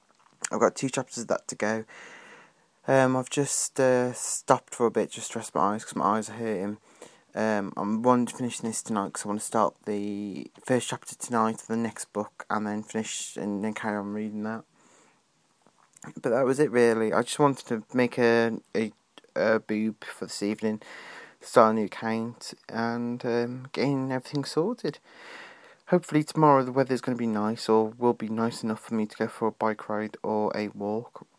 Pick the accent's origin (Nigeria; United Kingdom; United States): United Kingdom; Shrewsbury, West Midlands; apparently people have heard that I come from Shrewsbury. They're coming from near Shrewsbury, or Shrewsbury as they say, and they think I've got this posh accent. I don't.